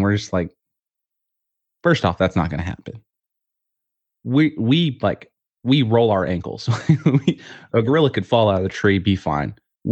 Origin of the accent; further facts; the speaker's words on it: Peoria, Arizona, United States; Yep, basically Phoenix. I grew up in Peoria, okay. Which nobody knows what that is. It's basically Phoenix.